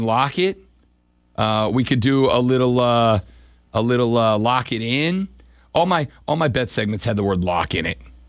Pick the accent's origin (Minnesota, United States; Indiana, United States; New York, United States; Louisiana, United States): Louisiana, United States; New Orleans; just a week and a couple of days away from the Super Bowl down in my hometown of New Orleans, Louisiana